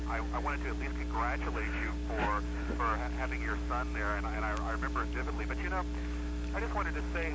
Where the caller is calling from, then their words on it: Nyack, New York, United States; Hi, gentlemen. … from Nyack, New York.